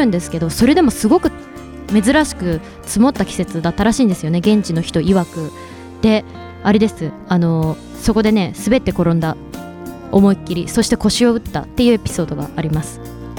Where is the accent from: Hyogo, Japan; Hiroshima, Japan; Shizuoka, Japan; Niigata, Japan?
Shizuoka, Japan; 私の地元の静岡県西部とかは結構やるんですけど